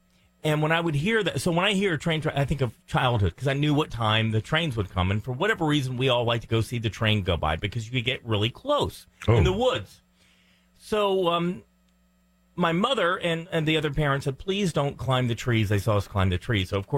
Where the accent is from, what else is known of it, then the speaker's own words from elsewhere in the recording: North Carolina, United States; You know, I think about being a kid growing up in North Carolina. It would be so hot, JD.